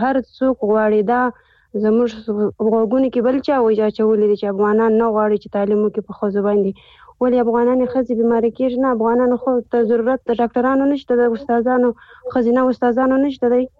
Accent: Afghanistan; now in Pakistan; له پاکستان څخه خبرې کوم.

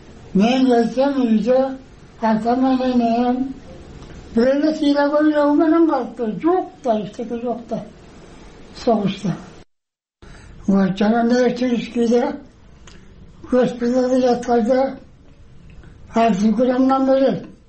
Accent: Issyk-Kul Region, Kyrgyzstan; Ошо менен 46 жылынан өзүм туулуп өскөн Жетеудер районуна кайра келдим.

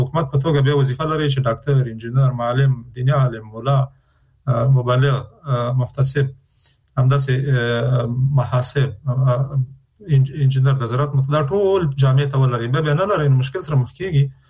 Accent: Afghanistan; نو چون موږ د افغانستان خلک یو، د افغانستان په هر فرد کې هغه نظام کې چې بیرون د نظام یې موږ په مکلفیت لرو

